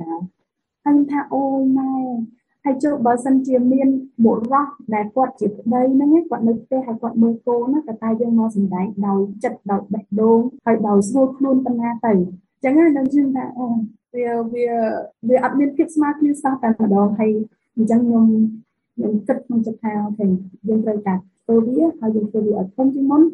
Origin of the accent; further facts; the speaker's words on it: Battambang, Cambodia; now in Phnom Penh, Cambodia; ដោយសារតែខ្ញុំជាអ្នកបាត់ដំបងជាអ្នកសុខបាត់ដំបងហើយខ្ញុំរស់នៅភ្នំពេញ